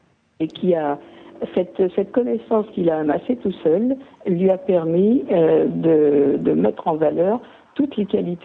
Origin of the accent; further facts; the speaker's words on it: Antibes, Provence-Alpes-Côte d'Azur, France; born or raised there; also born or lived in Oran